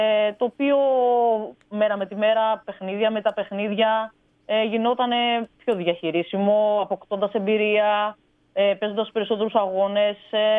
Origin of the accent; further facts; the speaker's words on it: Igoumenitsa, Epirus, Greece; μεγάλωσα στην Ιγουμενίτσα. Από μικρή με πολλά αθλήματα ασχολούμουν.